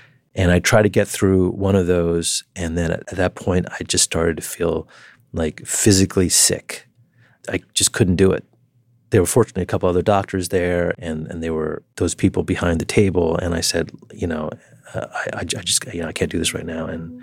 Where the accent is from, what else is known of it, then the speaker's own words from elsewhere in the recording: New York City, New York, United States; And moreover, it was in my hometown.